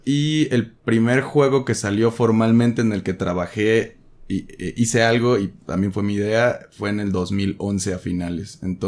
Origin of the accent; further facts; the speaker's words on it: Chilchota, Michoacán, Mexico; De Michoacán. Chilchota, Michoacán. Chilchota, Michoacán. Capital mundial de los azares.